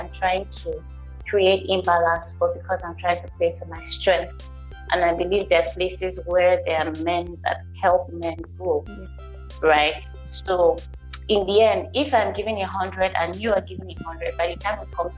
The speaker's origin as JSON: {"language": "English", "country": "Nigeria", "said": "being a woman, being a Nigerian, living in Nigeria."}